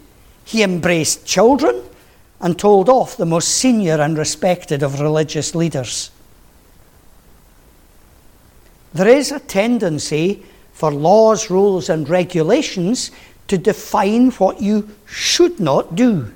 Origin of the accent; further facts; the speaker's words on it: Scotland, United Kingdom; I am Scottish through and through, I suppose.